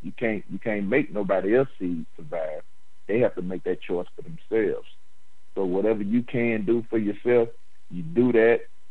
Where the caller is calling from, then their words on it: Chattanooga, Tennessee, United States; I'm calling from Chattanooga.